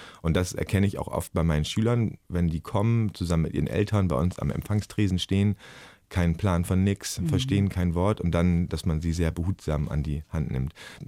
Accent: Germany; Ich bin Lehrer, ich bin aus Deutschland, habe ich da oft gesagt.

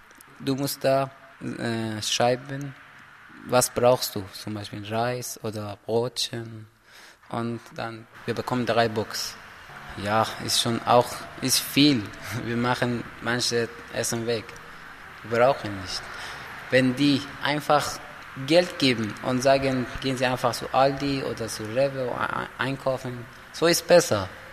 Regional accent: Afghanistan; Afghanistan ist meine Heimat. Ich bin dort geboren. Wenn Afghanistan ruhig wird, dann gehe ich wieder nac

